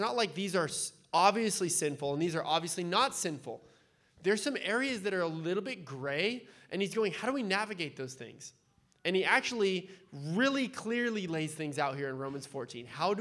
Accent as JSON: {"language": "English", "town": "San Diego", "region": "California", "country": "United States", "tie": "born or raised there", "said": "But I grew up in San Diego, so there's like a little bit of just hippie mentality down there, just to be honest."}